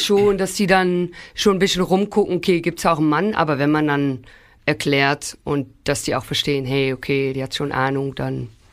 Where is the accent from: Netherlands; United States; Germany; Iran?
Netherlands; German is a second language; Ich komme ja aus den Niederlanden, ich bin auch eine sehr niederländische Person.